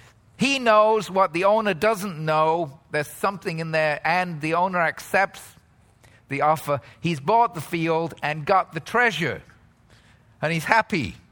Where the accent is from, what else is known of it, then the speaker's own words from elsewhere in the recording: England, United Kingdom; I grew up in England. I didn't have a choice to go to church. My parents were Christians.